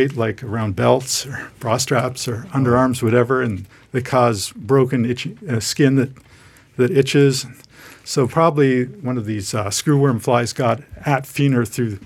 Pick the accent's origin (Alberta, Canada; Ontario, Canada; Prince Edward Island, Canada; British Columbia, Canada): Ontario, Canada; Toronto; also born or lived in Florida; I grew up in Toronto, Canada.